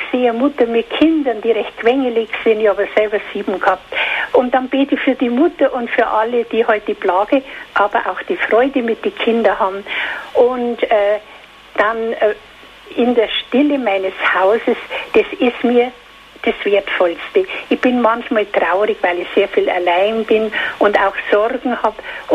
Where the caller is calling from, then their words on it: Munich, Bavaria, Germany; Ich komme aus München.